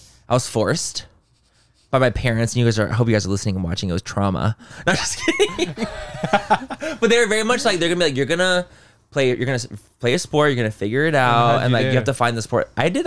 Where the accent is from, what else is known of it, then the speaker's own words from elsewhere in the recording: Denver, Colorado, United States; I am from Denver.